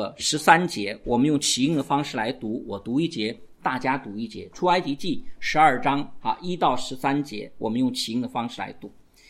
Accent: China; 真的跟我们中国人有点像，对不对？我们中国农历的春节和公历的这个我们说一年的开始的元旦经常是不重叠的，对不对？

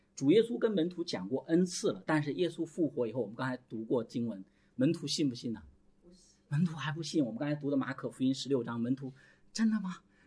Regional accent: China; 我们中国人很双标，对吧？

